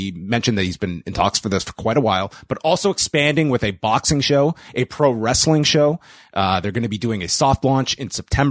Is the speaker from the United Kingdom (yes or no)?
no; Canada; I'm a Canadian.